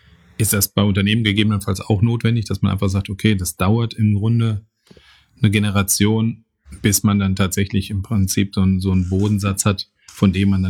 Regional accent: Bochum, North Rhine-Westphalia, Germany; wo dann eigentlich final der Hammer über Kohle, Stahl und ähnliches Automobil als Bochumer natürlich auch gefallen ist

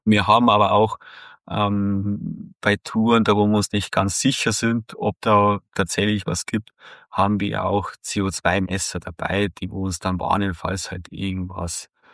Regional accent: Bavaria, Germany; Ja, also allgemein bei uns in den Höhlen, bei uns in Bayern, also im Alpenraum, muss ich sagen, gerne unterwegs.

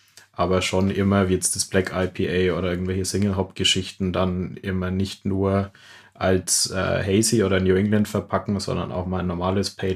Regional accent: Bavaria, Germany; bei uns in Bayern

